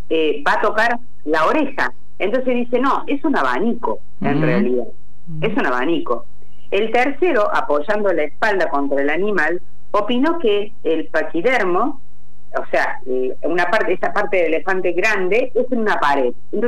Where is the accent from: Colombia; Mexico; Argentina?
Argentina; nosotros en realidad creemos, y más si somos argentinos, que lo sabemos todo y que lo vemos todo